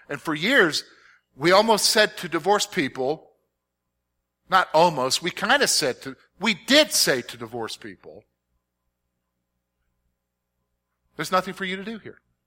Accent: the South, United States; She went to a church over near Spicksburg, PA, and I came from the South, and first Sunday, I'm wearing a suit.

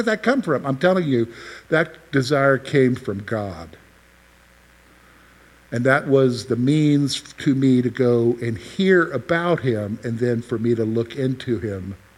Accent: Columbia, the South, United States; I live at home because I'm commuting to the campus because I'm from Columbia.

